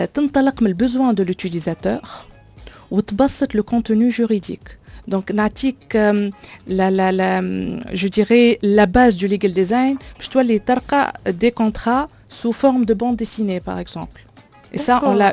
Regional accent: Tunisia; يقولوا لي انت منين نقولهم انا من تونس

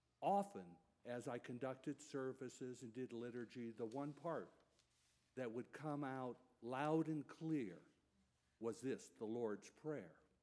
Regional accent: Ojai, California, United States; I come to you from Ojai, California, and there's a strong Jackson-Ojai connection

